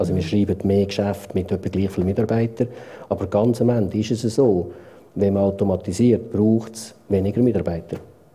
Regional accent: Valais, Switzerland; Aber eben, ich komme aus dem Wallis und das ist ein bisschen weniger föderalistisch.

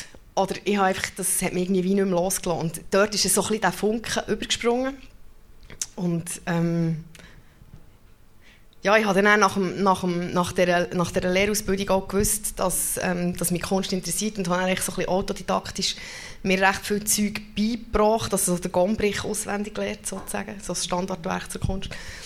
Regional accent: Bern, Switzerland; Und zwar bin ich im Mittelland aufgewachsen, also ich bin Bernerin

